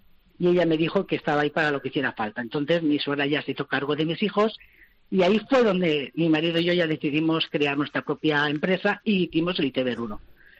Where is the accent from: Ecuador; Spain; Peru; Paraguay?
Spain; Oliva, Valencian Community; Yo soy de Oliva, un pueblecito al lado de Gandía, a 8 kilómetros de Gandía